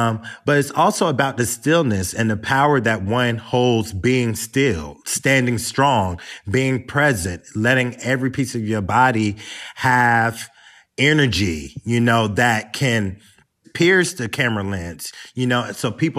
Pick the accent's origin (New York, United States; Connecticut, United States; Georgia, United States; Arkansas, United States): Georgia, United States; Atlanta; also born or lived in North Carolina; I grew up in Atlanta, born in North Carolina, grew up in Atlanta.